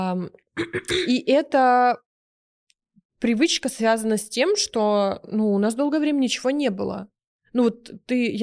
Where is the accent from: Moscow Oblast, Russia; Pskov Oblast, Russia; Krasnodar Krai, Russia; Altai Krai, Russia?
Moscow Oblast, Russia; Dmitrov; И вот мы из Дмитрова там ехали в Москву